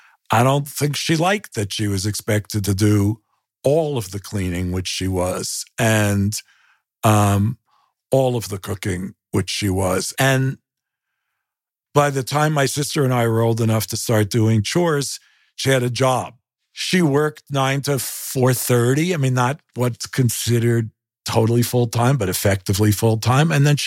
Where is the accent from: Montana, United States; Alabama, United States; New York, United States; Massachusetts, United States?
New York, United States; New York City; I grew up in an apartment in Stuyvesant Town, which was at the t